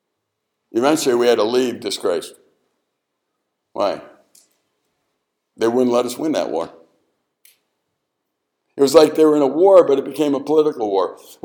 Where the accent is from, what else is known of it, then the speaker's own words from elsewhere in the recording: Chicago, Illinois, United States; born there; And I'm not. I was born in Chicago.